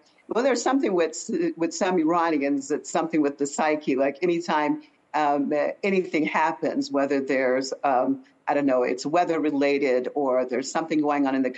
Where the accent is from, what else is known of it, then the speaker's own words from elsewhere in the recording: United States; now in Iran; I'm an American. I'm an American, and I choose to live, an American woman choosing to live inside of Iran.